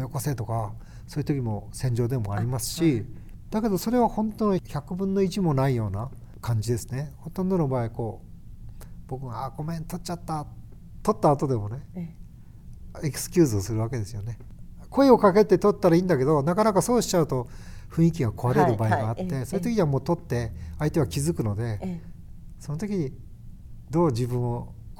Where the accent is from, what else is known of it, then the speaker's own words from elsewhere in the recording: Kushiro, Hokkaido, Japan; 地元釧路の高校生とか、